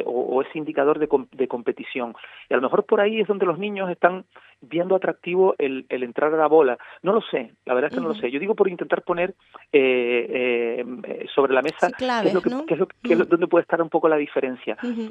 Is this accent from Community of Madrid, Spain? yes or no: no; Canary Islands, Spain; me da mucha alegría como majorero, como canario